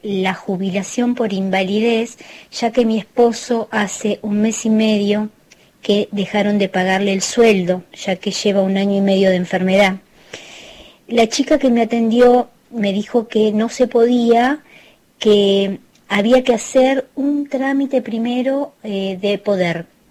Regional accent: Lanús, Buenos Aires Province, Argentina; mi esposo se encuentra internado en el Hospital de La Plata y nosotros somos de Lanús

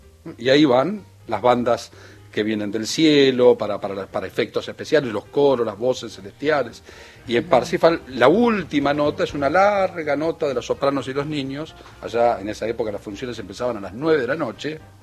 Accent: Paraná, Entre Ríos, Argentina; born there; Yo nací en Paraná

